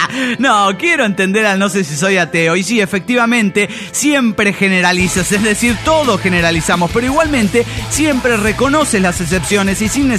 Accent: State of Mexico, Mexico; de Ledomex.

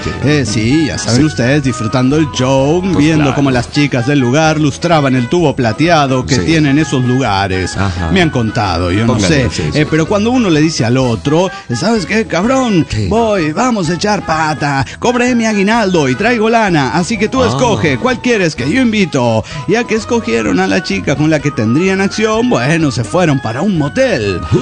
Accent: Juliaca, Puno, Peru; de Juliaca, Perú.

